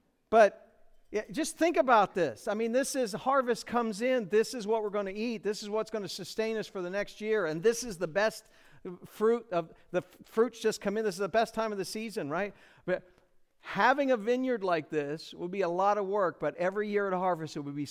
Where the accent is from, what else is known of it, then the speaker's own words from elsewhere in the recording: Ohio, United States; Now, I'm from Ohio.